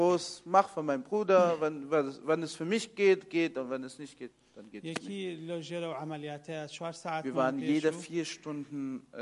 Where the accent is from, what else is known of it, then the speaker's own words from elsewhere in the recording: Sulaymaniyah, Sulaymaniyah Governorate, Iraq; Das ist Sulaimani, wo ich geboren bin, meine Heimatstadt.